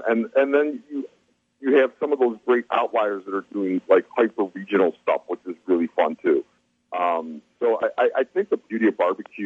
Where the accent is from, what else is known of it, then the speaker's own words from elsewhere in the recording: Cleveland, Ohio, United States; For me, I was born and raised in Cleveland.